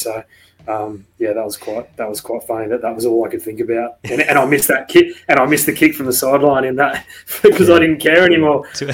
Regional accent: Australia; especially as an Aussie

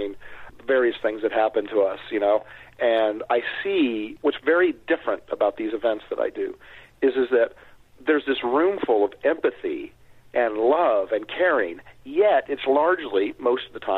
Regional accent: Kansas City, United States; I grew up in Kansas City. I grew up in, you know, Lily White suburb of Kansas City.

